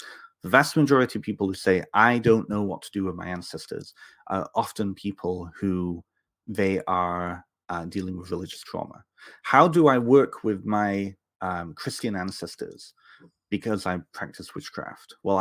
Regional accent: Canada; I'm growing up in Canada, I get the same thing up here, right?

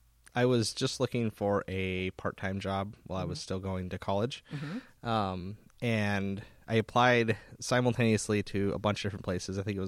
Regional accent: Snoqualmie, Washington, United States; I grew up here in Snoqualmie, North Bend, my whole life.

